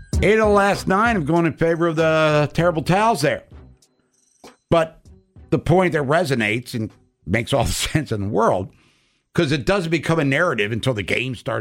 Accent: Baltimore, Maryland, United States; my hatred for the Steelers goes back to when I was a kid in the 70s, growing up in Baltimore. 1807 East Baltimore Street.

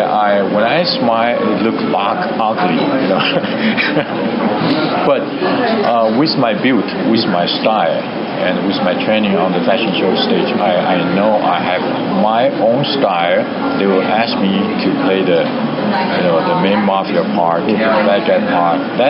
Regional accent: Taipei, Taiwan; Yes, I grew up in Taiwan.

